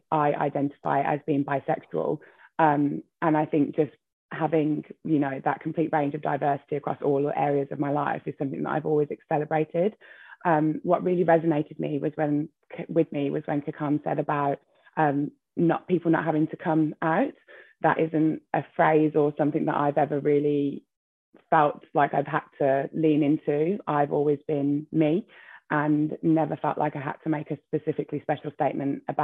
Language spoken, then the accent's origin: English; Bromsgrove, West Midlands, United Kingdom; as having grown up in and around Birmingham, I found it to be an incredibly diverse place. Having said that, I was a minority at my school. Bromsgrove has probably changed a little bit now, but it was certainly a very upper class area with lots of white people.